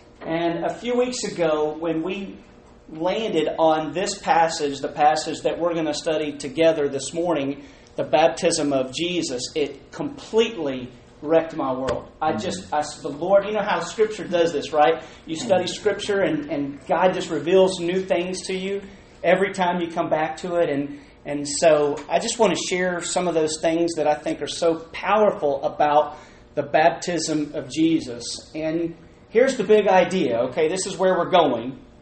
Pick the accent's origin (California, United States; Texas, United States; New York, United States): Texas, United States; Houston; I want you to know that I'm from Houston, Texas.